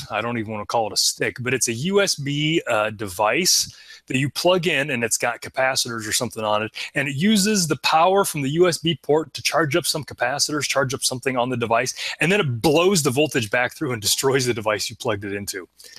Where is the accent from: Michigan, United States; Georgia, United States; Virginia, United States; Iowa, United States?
Iowa, United States; So growing up in Iowa